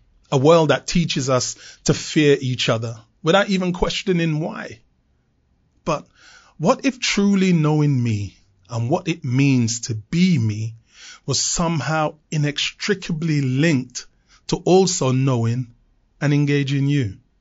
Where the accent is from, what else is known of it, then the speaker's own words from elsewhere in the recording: London, United Kingdom; As a teenager, growing up in London in the 1970s and attending high school, I was declared uneducatable and permanently excluded from mainstream school.